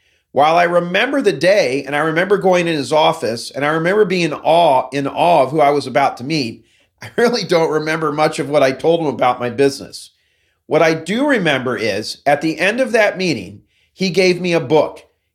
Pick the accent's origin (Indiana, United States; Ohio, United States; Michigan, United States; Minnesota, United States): Ohio, United States; Dayton; based in my hometown of Dayton, Ohio.